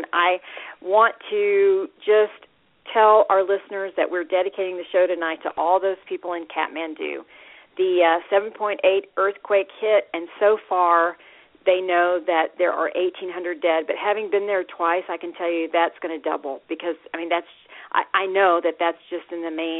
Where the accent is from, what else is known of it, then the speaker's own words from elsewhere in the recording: Texas, United States; accent: Texan; I know, y'all. I know. It's true. I can't help it. I'm from Texas.